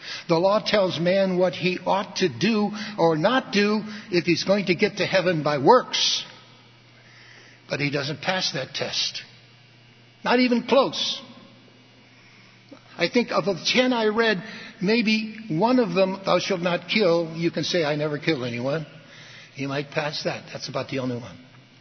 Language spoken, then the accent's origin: English; Wilmette, Illinois, United States; I was raised in Wilmette. The Baha'i Temple is there in the harbor